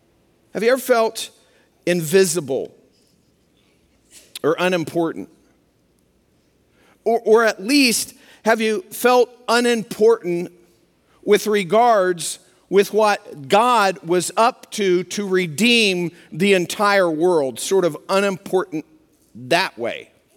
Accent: Midwest, United States; I think a lot of you, you know, we're from the Midwest.

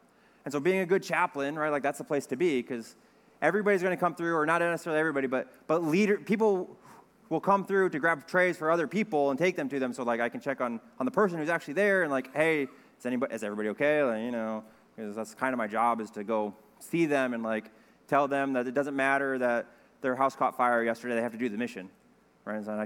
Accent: United States; my accent's terrible, right? Like, you very easily would know that I'm an American.

